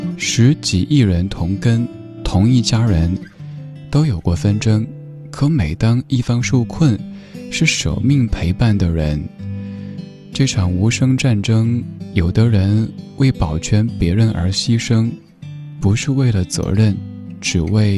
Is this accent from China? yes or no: yes; China; 我们中国人性格偏内敛